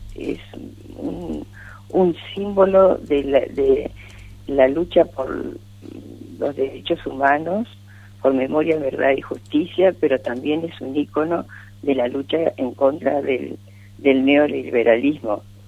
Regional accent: Argentina

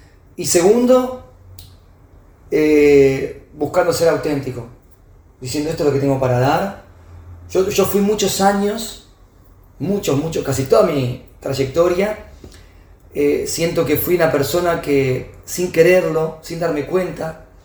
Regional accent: Rafael Calzada, Buenos Aires Province, Argentina; born there; Bueno, Rafael Calzada, donde yo nací, ¿no?

